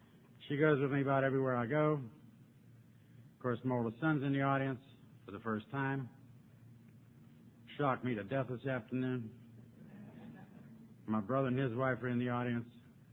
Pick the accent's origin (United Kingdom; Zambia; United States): United States; Pittsburgh, Pennsylvania; also born or lived in Myrtle Beach; now in Denver, United States; I'm from Pittsburgh originally. Steel Town. Yay, Pittsburgh.